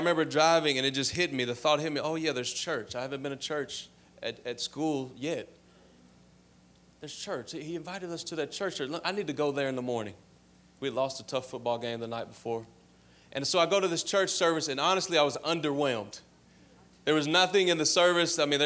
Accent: Louisville, Kentucky, United States; Now, I'm black. I'm from Louisville, Kentucky, and I grew up on 90s hip-hop.

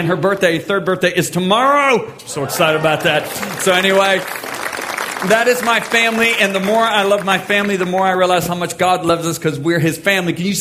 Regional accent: Michigan, United States; I am from Michigan, so I know none of you like this.

